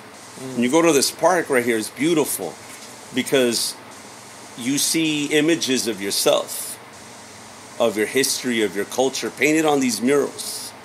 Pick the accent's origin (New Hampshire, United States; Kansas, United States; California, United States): California, United States; Los Angeles; Originally born and raised in Los.